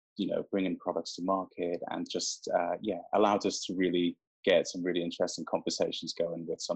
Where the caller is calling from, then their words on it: London, United Kingdom; So I'm calling from London, UK.